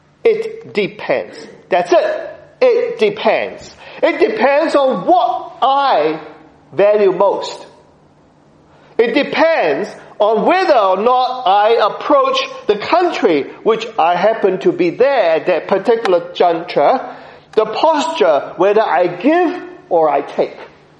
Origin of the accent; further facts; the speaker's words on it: New Zealand; also born or lived in Hong Kong / Singapore; Well, I grew up in New Zealand, and of course, beautiful country.